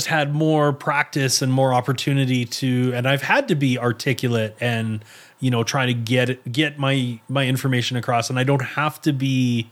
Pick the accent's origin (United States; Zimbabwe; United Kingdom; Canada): Canada; again, we're Canadian. A maple syrup, moose, Royal Mountain Police, like, like whatever, like RCMP. That's, you know, that's all us.